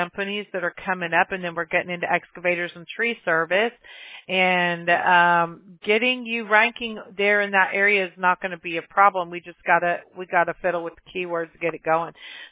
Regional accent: Mobile, Alabama, United States; born there; I was born in the South. I was born in Mobile, Alabama. I'm about as far south as you can get.

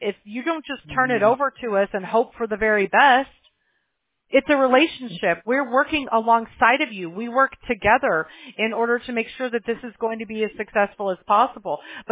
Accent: Scotland, United Kingdom; I have a tiny bit of French in me, yes. I'm mostly Scottish, though.

